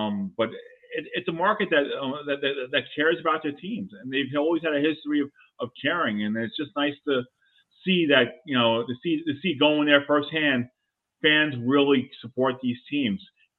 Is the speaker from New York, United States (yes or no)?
yes; Brooklyn, New York, United States; Maybe in my hometown of Brooklyn, I can go out there and get the New York Liberty.